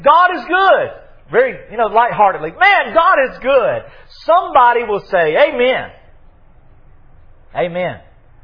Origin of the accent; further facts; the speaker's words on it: United States; I'm thankful that I'm an American, and I'm so happy to be here.